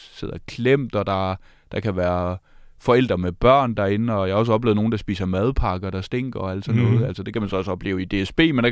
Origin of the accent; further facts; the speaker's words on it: Odense, Region of Southern Denmark, Denmark; jeg er fra Odense, og vi er ikke bange for AI, fordi vi er jo fra den by, H.C. Andersen